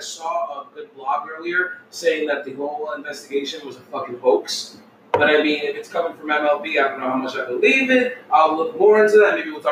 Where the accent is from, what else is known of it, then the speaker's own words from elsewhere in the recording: New Jersey, United States; You know, and we're from Jersey.